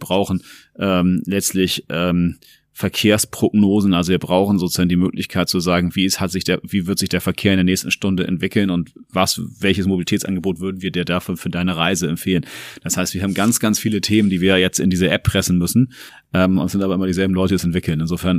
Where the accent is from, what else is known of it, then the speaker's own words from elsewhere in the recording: Hamburg, Germany; Also ich bin in Jenfeld aufgewachsen in Hamburg